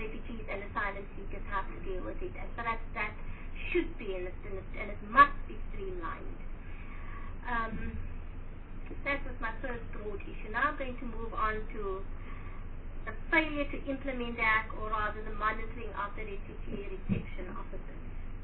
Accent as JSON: {"language": "English", "country": "South Africa", "said": "And it may say that as a South African, you can add many negatives to that if you want to."}